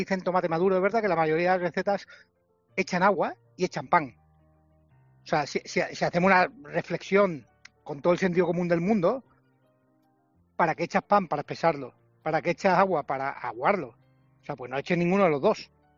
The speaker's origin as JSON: {"language": "Spanish", "town": "Marbella", "region": "Andalusia", "country": "Spain", "tie": "born or raised there", "said": "yo nací en Marbella, Andalucía. O sea, al final es un sitio donde el gazpacho me he criado, básicamente con él."}